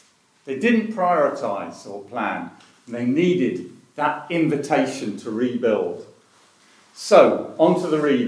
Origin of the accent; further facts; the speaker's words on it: England, United Kingdom; accent: southern; moved away as an adult; now in Teesside, United Kingdom; 35 years I've lived on Teesside, not enough to be a local because of my accent. Soft southerner, soft posh southerner.